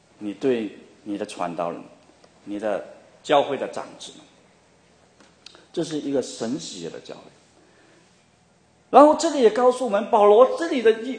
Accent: China; 我们中国人啊，我们中国人很讲这个亲情啊

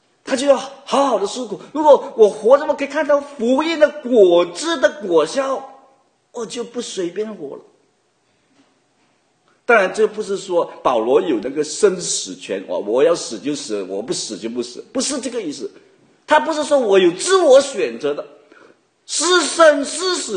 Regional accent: Guangdong, China; 我们广东人叫做吉吉嘎嘎的

